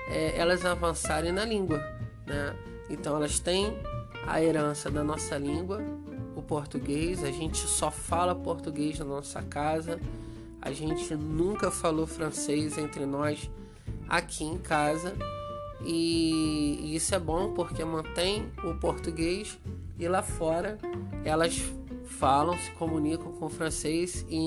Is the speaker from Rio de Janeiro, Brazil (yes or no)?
yes; Rio de Janeiro, Brazil; quando a gente se apresenta e fala que é do Brasil, no meu caso, que eu venho do Rio de Janeiro